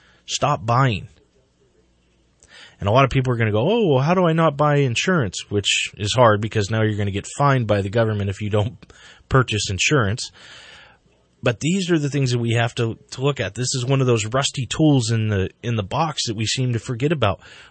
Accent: United States; the answer you're going to get is I'm an American.

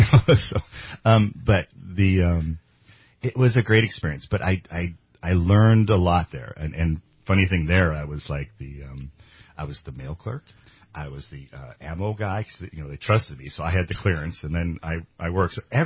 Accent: Whitmore, United States; I grew up in Whitmore, so I was on a ranch.

